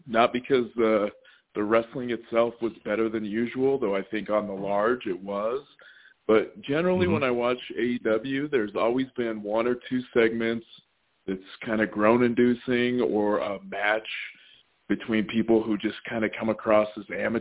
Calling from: Utah, United States; I'm from Utah.

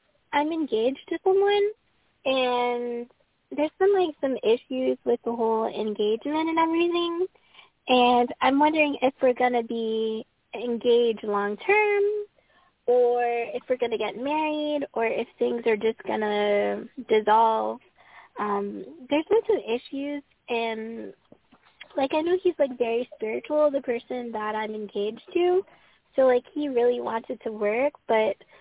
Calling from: Florida, United States; I'm calling from Florida.

